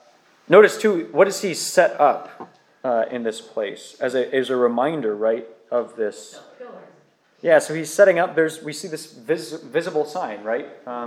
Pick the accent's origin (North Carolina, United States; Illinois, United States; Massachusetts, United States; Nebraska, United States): Illinois, United States; Chicago; I come from Chicago area, and the White Sox Stadium used to be, when I was really young, Comiskey Park